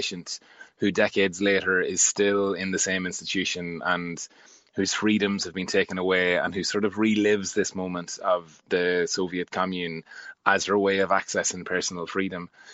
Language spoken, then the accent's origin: English; Monaghan, County Monaghan, Ireland; I'm from Monaghan